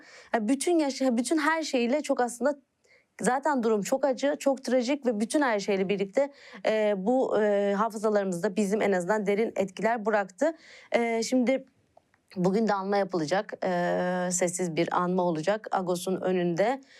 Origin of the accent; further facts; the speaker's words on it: Kars, Turkey; Ben Karslıyım.